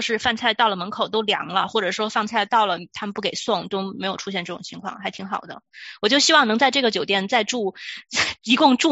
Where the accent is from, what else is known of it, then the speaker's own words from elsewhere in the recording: Chongqing, China; 对，我是重庆人